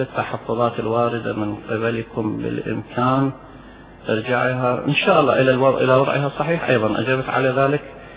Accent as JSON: {"language": "Arabic", "country": "Iraq", "said": "لكن أرجع وأقول كعراقيين إحنا مقابلين المقدار هذا"}